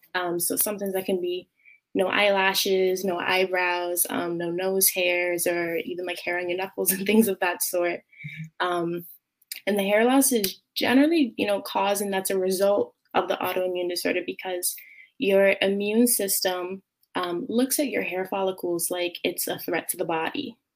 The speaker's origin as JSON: {"language": "English", "town": "New York City", "region": "New York", "country": "United States", "tie": "born or raised there", "said": "I was born and raised in New York City."}